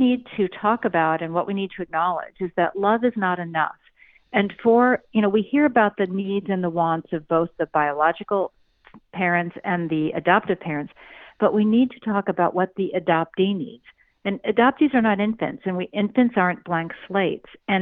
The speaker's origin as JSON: {"language": "English", "region": "New Jersey", "country": "United States", "tie": "born or raised there", "said": "In fact, my home state of New Jersey, I'm, almost 70 years old"}